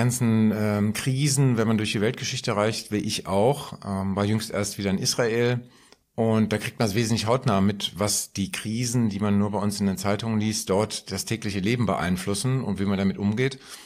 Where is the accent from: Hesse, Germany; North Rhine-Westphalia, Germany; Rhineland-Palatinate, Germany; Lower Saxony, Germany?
Hesse, Germany; Frankfurt; born or raised there